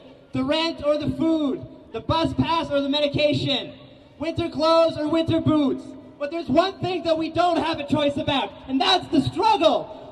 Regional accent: Ottawa, Ontario, Canada; I'm from Ottawa.

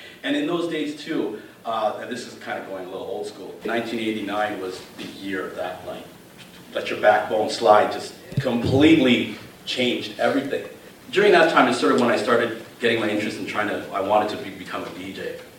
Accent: Ontario, Canada; I grew up in the West End. I grew up in the Jane and Dundas area, and that neighborhood that was constantly surrounded by hip hop music.

